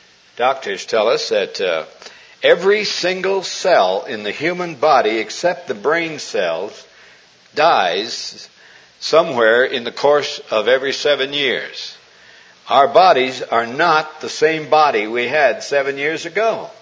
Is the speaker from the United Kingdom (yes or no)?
no; Montana, United States; now in California, United States; Because I grew up in Montana, where there's only two seasons, winter and August, and I've had enough of snow.